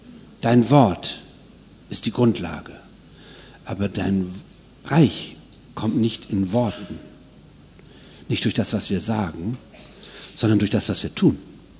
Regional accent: Northern Germany, Germany; accent: northern German dialect; Ich spreche so einen Dialekt da, so einen nordischen.

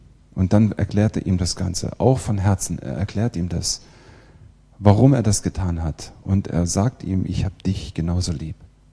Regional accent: Kassel, Hesse, Germany; also ich komme aus Kassel. Kassel ist in der Mitte von Deutschland.

